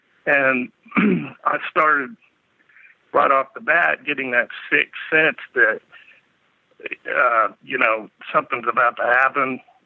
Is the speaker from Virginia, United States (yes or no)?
no; Los Angeles, California, United States; because I'm originally from Los Angeles, and I moved back in 88, and I ended up joining the military, and then I came home in 94.